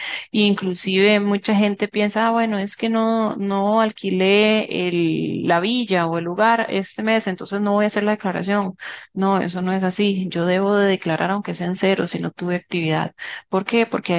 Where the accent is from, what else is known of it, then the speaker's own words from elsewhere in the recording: Costa Rica; ese es un problema que tal vez nosotros como costarricenses tenemos